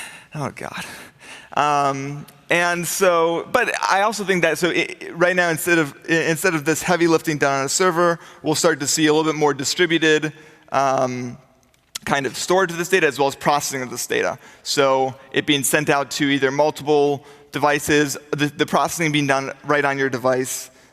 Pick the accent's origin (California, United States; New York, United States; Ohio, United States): California, United States; I come from Silicon Valley